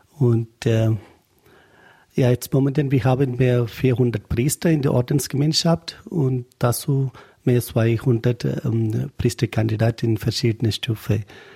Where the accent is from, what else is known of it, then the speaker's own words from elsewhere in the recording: India; German is a second language; moved away as an adult; now in Germany; Eigentlich komme ich aus Indien und seit 2011 September hier in Deutschland bis zum Regensburg angekommen.